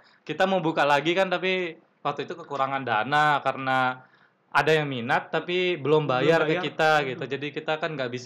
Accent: West Nusa Tenggara, Indonesia; karena waktu itu di daerah saya di Lombok nggak ada ini apa namanya

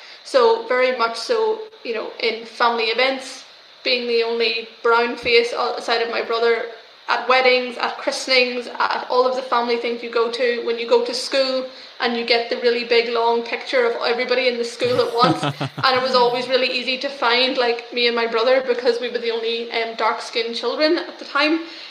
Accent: Coalisland, Northern Ireland, United Kingdom; I grew up in Cull Island in County Tyrone, and I lived there most of my life until I moved to Belfast when I was 18.

